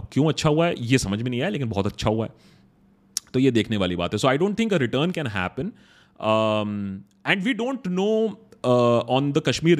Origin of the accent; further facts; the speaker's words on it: Uttar Pradesh, India; भाई मैं यूपी से हूं यार गालियां नहीं आती हैं क्या मुझे